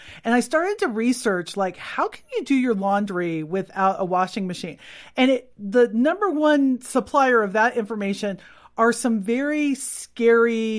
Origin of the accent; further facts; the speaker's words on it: California, United States; I'm from California. Like we don't do trains. That's not our thing.